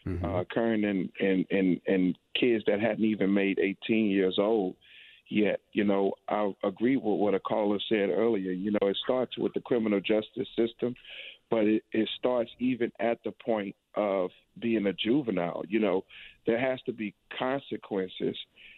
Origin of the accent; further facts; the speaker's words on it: New Orleans, Louisiana, United States; now in St. Bernard Parish, United States; I grew up on Ursuline, which is right off of Broad, between Broad and Claiborne, closer to Broad.